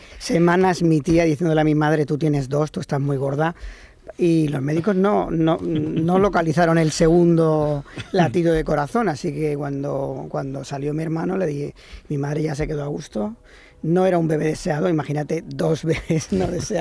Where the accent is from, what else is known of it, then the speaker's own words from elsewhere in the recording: Barcelona, Catalonia, Spain; estuve yo en el barrio donde yo crecí, en la Trinitat Vella, que es un barrio de gente humilde, muy humilde, de Barcelona